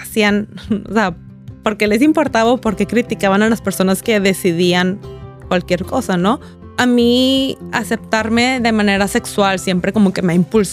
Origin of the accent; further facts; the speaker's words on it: Monterrey, Nuevo León, Mexico; yo crecí aquí en Monterrey